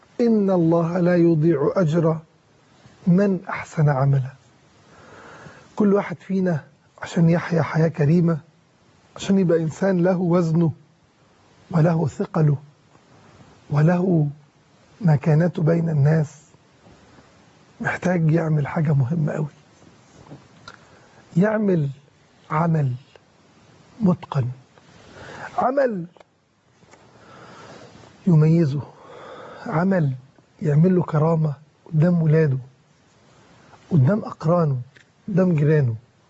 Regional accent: Egypt; وكلنا احنا كمصريين

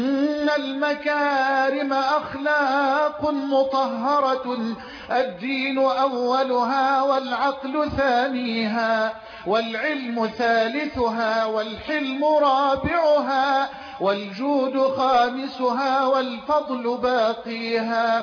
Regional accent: Egypt; بلدنا مصر

